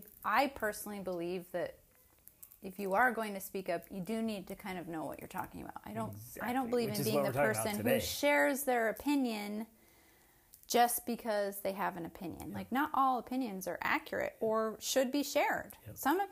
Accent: United States; Obviously, I am American. I was born an American. I'm grateful for my American citizenship.

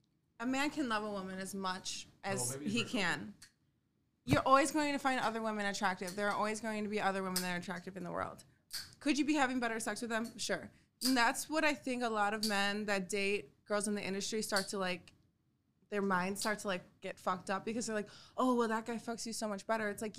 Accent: Wisconsin, United States; I'm from Wisconsin, and I hear, like, so many of my friends back home talk about the shit that they do.

